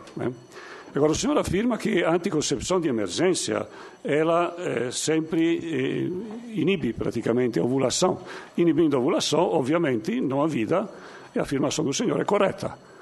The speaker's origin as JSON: {"language": "Portuguese", "country": "Italy", "tie": "born or raised there", "second_language": "Portuguese", "moved": "as an adult", "lives_now": "Brazil", "said": "eu sou natural da Itália, brasileiro também, a partir de vim para o Brasil em 74"}